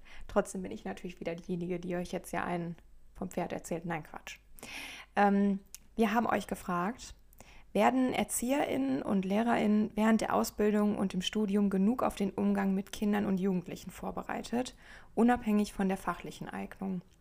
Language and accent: German; Baden-Württemberg, Germany; Ich komme aus Baden-Württemberg.